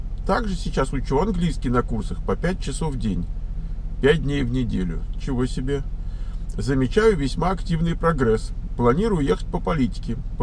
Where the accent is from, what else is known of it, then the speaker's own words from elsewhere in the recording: Moscow, Russia; мне 22 года, я из Москвы.